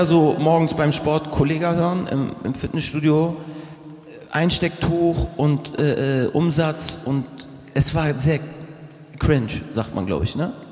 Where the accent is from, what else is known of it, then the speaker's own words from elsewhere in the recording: Hamburg, Germany; man kommt sich ein bisschen provinziell vor als Hamburger auch